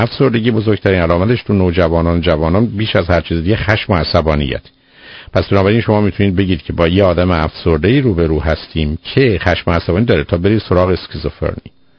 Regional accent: Iran; تردید نیست که ما ایرانی هستیم یا فارسی بلد هستیم

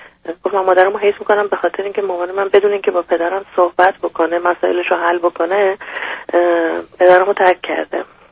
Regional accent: Iran; moved away; به خاطر نفس کشیدن، به خاطر آزادی در واقع از ایران اومدیم بیرون.

